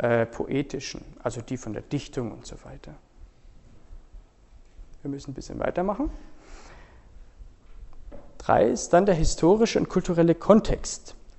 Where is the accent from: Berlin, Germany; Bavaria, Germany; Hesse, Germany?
Bavaria, Germany; ich komme aus Oberbayern, vielleicht hört man das, selbst da sind schon manche Dinge anders, kulturell.